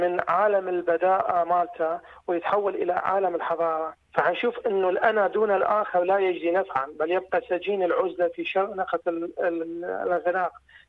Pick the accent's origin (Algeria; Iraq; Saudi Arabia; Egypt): Iraq; نحن كعراقيين وكشعوب من الشرق الأوسط